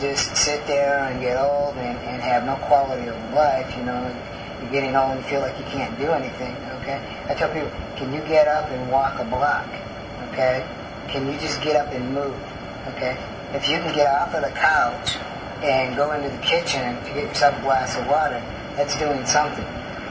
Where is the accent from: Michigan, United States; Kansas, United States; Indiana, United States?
Michigan, United States; also born or lived in California; There are some differences being from the mainland. I was raised in Michigan, and so being from the Midwest, my diet at growing up and then living in California and having that lifestyle is a little different from here